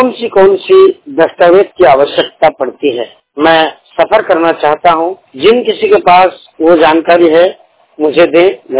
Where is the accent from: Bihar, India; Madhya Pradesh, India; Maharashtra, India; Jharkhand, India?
Jharkhand, India; Rajnagar; मैं ग्रामीण क्षेत्र से बात कर रहा हूँ। मेरा गांव डांडू है और प्रखंड राजनगर है, गोविंदपुर पंचायत है, सरायकेला खरसावां झारखंड से।